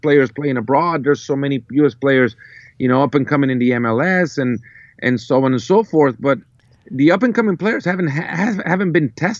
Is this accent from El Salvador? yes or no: yes; El Salvador; I come from El Salvador